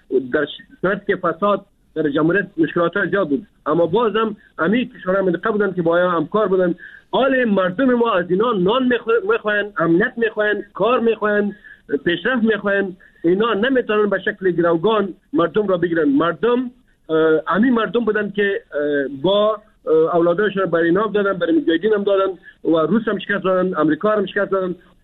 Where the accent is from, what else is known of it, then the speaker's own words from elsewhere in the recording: Afghanistan; ما افغان هستیم، ما مسلمان هستیم